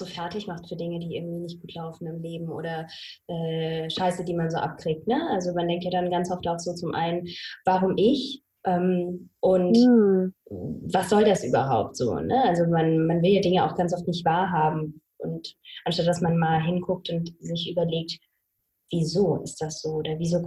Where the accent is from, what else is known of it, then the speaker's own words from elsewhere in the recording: Baden-Württemberg, Germany; Dabei, ich komme ja aus dem Badischen.